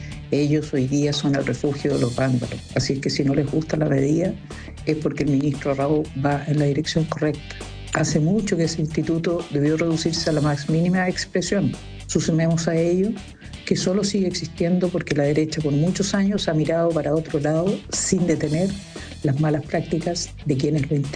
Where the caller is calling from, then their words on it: Concepción, Biobío, Chile; de Concepción.